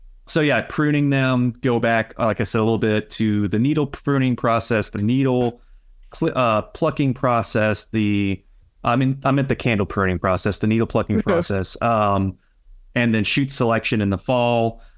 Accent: Louisiana, United States; I'm from Louisiana. I've been doing bonsai my whole life here.

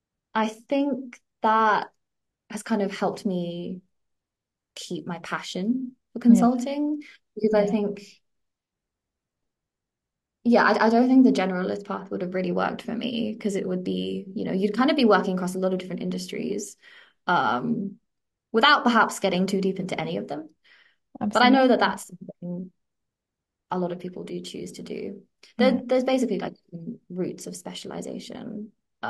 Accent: Belfast, Northern Ireland, United Kingdom; now in Canterbury, United Kingdom; So I'm actually from Belfast in Northern Ireland. So I think I kind of moved around a lot in my life before I ended up at Kent.

